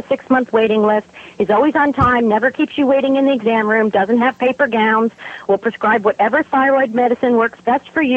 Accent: New York, United States; accent: New York; I'm originally from New York, and so I feel like you absolutely can never take the New York out of a girl.

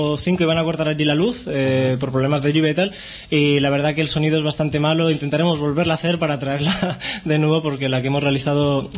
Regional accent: Madrid, Community of Madrid, Spain; Pues yo vengo de Madrid

